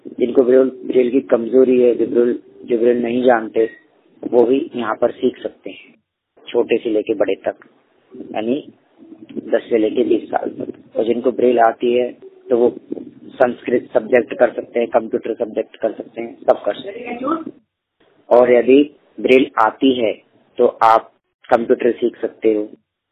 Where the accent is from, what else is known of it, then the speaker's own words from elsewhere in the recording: Aligarh, Uttar Pradesh, India; जिला अलीगढ़ से हूँ और मैं अलीगढ़ का रहने वाला हूँ और वृंदावन जीवन ज्योति अंध विद्यालय में पढ़ता हूँ।